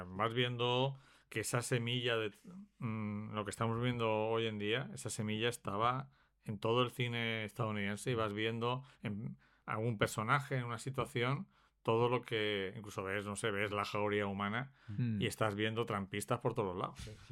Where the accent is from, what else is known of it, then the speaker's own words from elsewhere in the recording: Spain; Nosotros, como españoles, cuando vas a otros lugares y tal, la historia de que aquí se vive como en ningún sitio